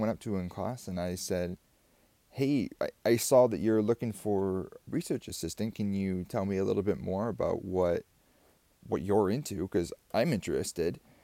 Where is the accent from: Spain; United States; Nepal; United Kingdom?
United States; Grandville, Michigan; I come from Grandville, Michigan